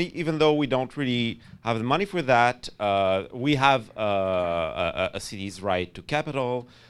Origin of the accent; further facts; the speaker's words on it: Quebec City, Quebec, Canada; I'm from Quebec City, which has been for a week now the most left-wing city in the country.